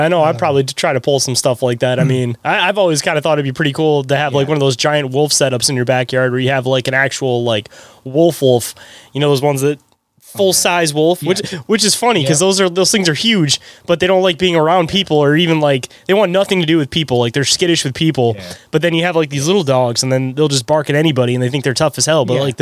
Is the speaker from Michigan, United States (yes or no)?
yes; Michigan, United States; but I'm from Michigan, so it's like we don't have like cougars or pumas, anything like that here.